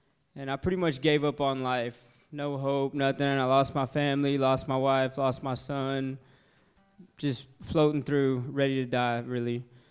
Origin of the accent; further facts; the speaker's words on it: Fort Worth, Texas, United States; I'm from Fort Worth.